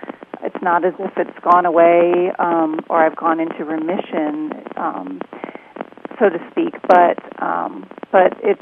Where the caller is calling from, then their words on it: Bloomsburg, Pennsylvania, United States; I am calling from Bloomsburg, Pennsylvania.